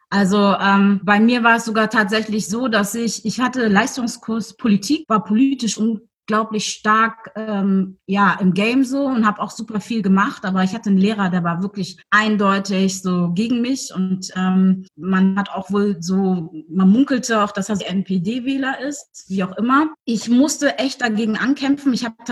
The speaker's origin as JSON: {"language": "German", "region": "Hamburg", "country": "Germany", "tie": "born there", "also_born_or_lived": "Mecklenburg-Vorpommern", "said": "Nee, in Hamburg. Ich war gebürtige Hamburgerin. Ja, war bis 2000 und, obwohl ich war kurzzeitig auch in Frankfurt"}